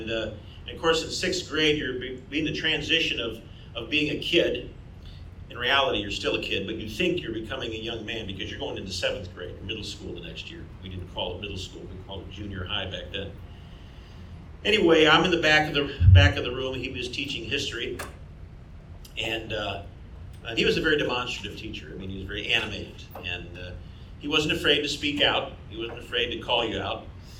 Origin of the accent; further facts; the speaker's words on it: Detroit, Michigan, United States; I grew up just outside Detroit, or as I've told people for years, I grew up in a small community north of Toledo, Ohio called Detroit, Michigan.